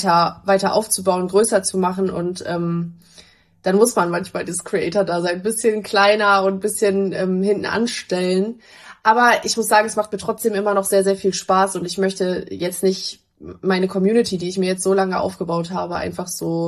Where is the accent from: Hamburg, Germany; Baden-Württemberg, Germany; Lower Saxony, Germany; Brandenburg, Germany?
Lower Saxony, Germany; Lingen; Nee, ich komme wirklich von da. Also ich bin tatsächlich in Lingen geboren. Meine Mama kommt aus Lingen und mein Papa kommt aus Meppen.